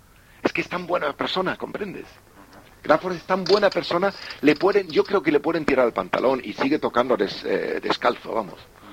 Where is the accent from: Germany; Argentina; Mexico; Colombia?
Germany; Spanish is a second language; yo soy alemán, en esto a lo mejor he tenido una educación normal también